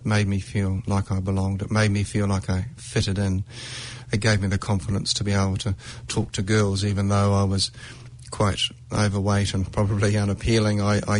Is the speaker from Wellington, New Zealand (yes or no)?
no; Blenheim, Marlborough, New Zealand; born there; I was born in Blenheim, a small South Island town in New Zealand, and was born to quite religious parents